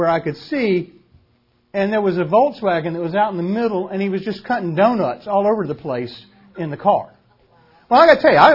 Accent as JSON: {"language": "English", "region": "North Carolina", "country": "United States", "said": "I'm from North Carolina. You don't walk on ice in North Carolina."}